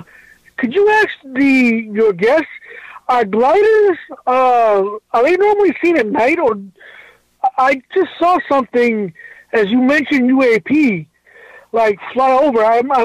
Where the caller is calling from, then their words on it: Florida, United States; calling from Florida.